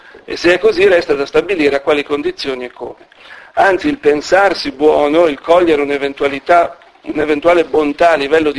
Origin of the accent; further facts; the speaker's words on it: Genoa, Liguria, Italy; siccome sono genovese ne ho fatte poche copie